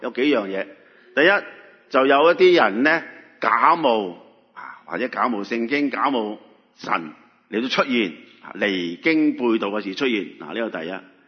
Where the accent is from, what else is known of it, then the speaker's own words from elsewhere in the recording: China; 事件，我哋中国人俾人压迫得好紧要啊